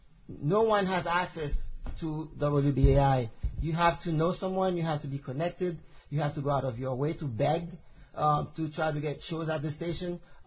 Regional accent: Haiti; English is a second language; I'm from Haiti, if you guys do not know it. And in Haiti, I'm 41 years old.

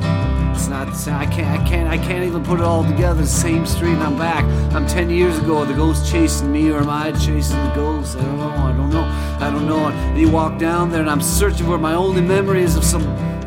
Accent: West Coast, United States; I'm from the West Coast. I was not sure of what was going on.

